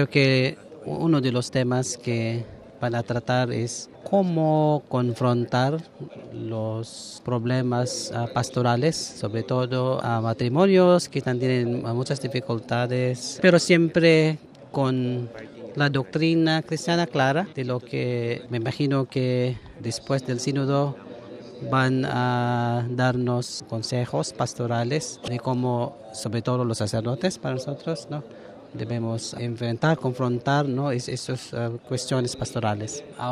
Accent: Philippines; vengo de Filipinas.

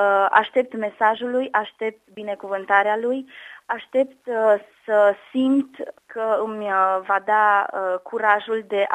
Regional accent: Șimleu Silvaniei, Sălaj County, Romania; sunt din Șimleul Silvaniei și am venit la Madrid cu Eparhia de Oradea.

